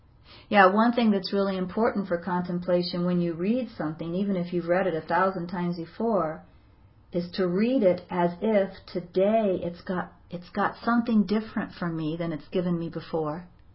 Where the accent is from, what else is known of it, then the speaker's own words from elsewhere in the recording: the South, United States; accent: southern; Hear how I went into my southern accent there?